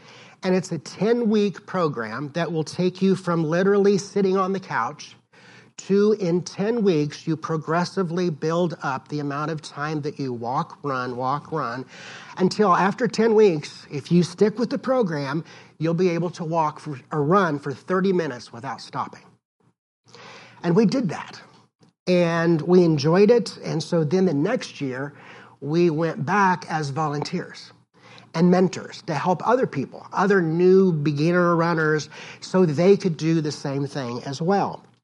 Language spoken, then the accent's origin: English; Decatur, Illinois, United States; now in Fort Myers Beach, United States; and then returned back to my hometown of Decatur, Illinois.